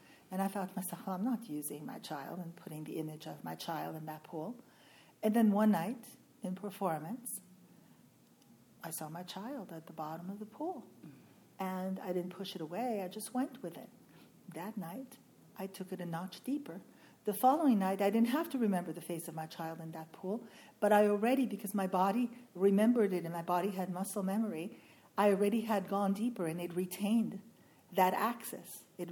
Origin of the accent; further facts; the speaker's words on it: France; first language French; English is a second language; I speak 5 languages fluently. I speak French, obviously, because I was raised in France. I speak Italian, I speak Spanish, and I speak Portuguese.